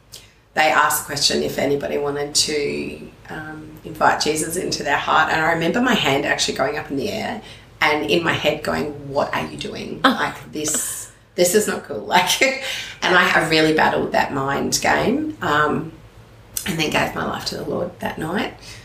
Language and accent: English; Adelaide, South Australia, Australia; now in Queensland, Australia; I'm from Adelaide, so we lived in Adelaide. So I got a ticket and came up and to live in Queensland